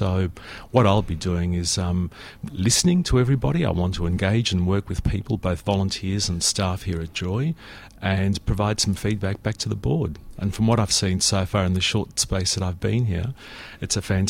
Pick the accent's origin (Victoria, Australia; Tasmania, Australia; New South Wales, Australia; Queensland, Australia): Victoria, Australia; Footscray; born there; Absolutely. I was born in Footscray.